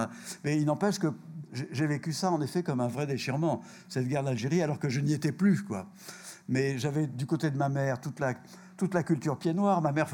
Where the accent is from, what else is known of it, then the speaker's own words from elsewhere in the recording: Angoulême, Nouvelle-Aquitaine, France; quand je suis parti d'Angoulême sur mon scooter pour venir faire mon droit à Bordeaux, C'était à la rentrée 62